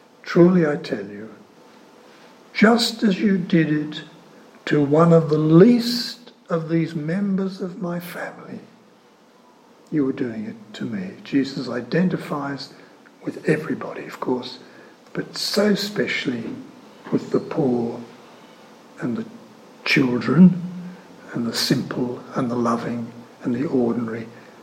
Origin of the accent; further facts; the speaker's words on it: Australia; I find it hard to read as an Australian in the light of the way we've treated asylum seekers.